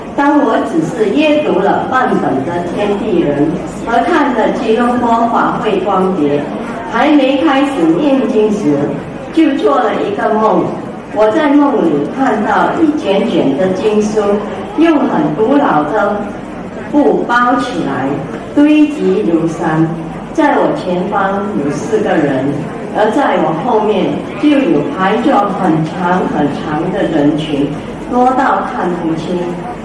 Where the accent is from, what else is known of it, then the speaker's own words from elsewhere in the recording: Penang, Malaysia; 我是来自槟城的